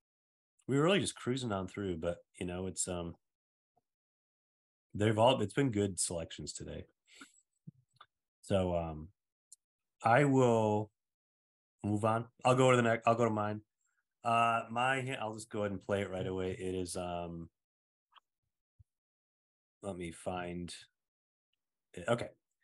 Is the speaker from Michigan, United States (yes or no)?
yes; Saginaw, Michigan, United States; which was in my hometown of Saginaw, Michigan.